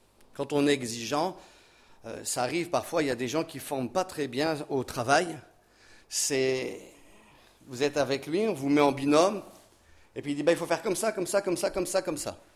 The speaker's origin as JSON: {"language": "French", "town": "Roubaix", "region": "Hauts-de-France", "country": "France", "tie": "born there", "said": "Je suis né à Roubaix, c'est la ville aux 1000 cheminées."}